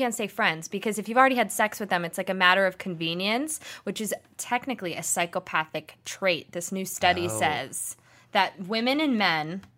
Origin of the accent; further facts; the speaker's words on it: Los Angeles, California, United States; born or raised there